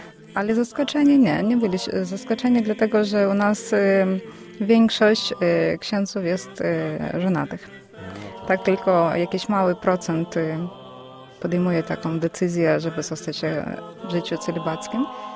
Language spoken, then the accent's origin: Polish; Lviv Oblast, Ukraine; now in Poland; W Ukrainie mieszkaliśmy niedaleko od Lwowa. Oboje pochodzimy z tego samego miasta, tak?